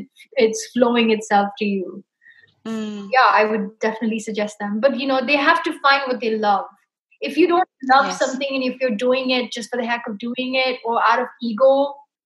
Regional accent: Nepal; So I think growing up in Nepal, I went to different temples

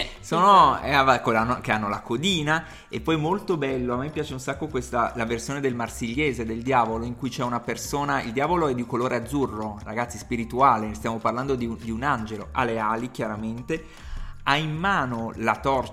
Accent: Naples, Campania, Italy; perché sono napoletano, no? E quindi vado a Napoli

